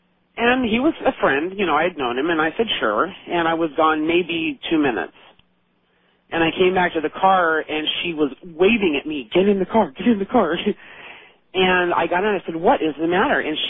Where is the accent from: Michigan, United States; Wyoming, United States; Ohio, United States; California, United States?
California, United States; Novato; I'm from Novato, California.